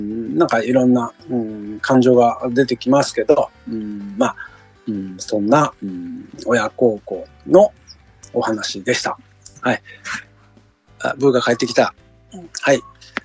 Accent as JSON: {"language": "Japanese", "region": "Kyushu", "country": "Japan", "tie": "born or raised there", "said": "私が九州にいた頃に、まあ高校まあ最後らへんかな"}